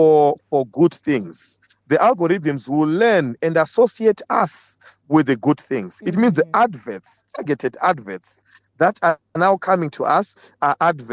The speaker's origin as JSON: {"language": "English", "country": "Zimbabwe", "said": "It's been popular even in my home country, Zimbabwe."}